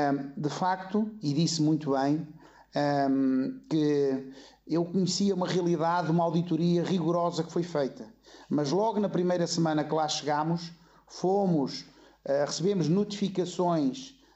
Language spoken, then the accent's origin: Portuguese; Alcobaça, Leiria, Portugal; eu sou de uma zona de Alcobaça, ali perto da Serra dos Candeeiros